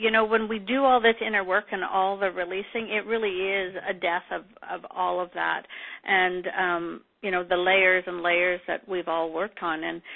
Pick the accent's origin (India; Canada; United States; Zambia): Canada; And again, I love that we're both Canadian as well.